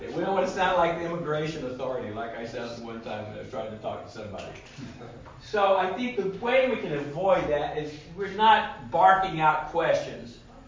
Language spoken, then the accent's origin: English; New Jersey, United States; born there; accent: southern; Usually they always tease me about my southern accent, but I was born in New Jersey. But I probably have to go to my family home in Georgia.